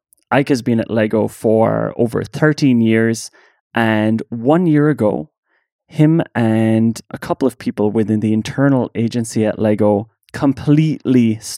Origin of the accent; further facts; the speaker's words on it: Ireland; I should never even try to say without further ado as an Irish person